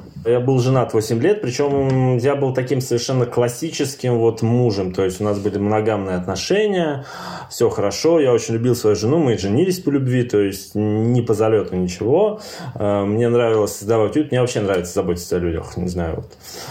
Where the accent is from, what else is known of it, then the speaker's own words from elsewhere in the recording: Siberia, Russia; Я сам из Сибири, соответственно, мое воспитание было такое очень патриархально-классическое.